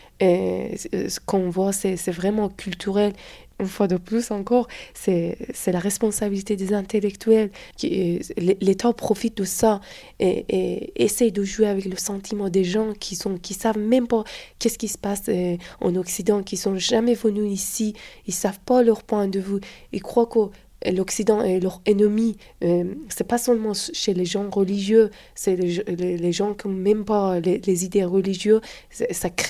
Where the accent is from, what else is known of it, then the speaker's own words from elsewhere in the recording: Iran; French is a second language; moi, je suis enfant de République islamique.